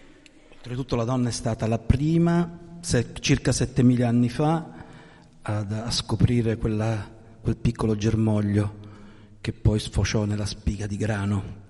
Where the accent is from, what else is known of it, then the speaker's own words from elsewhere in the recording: Lazio, Italy; nel mio paese, in provincia di Frosinone, l'ultimo paesino della provincia di Frosinone, subito dopo c'è la Valle del Garigliano, la provincia di Caserta.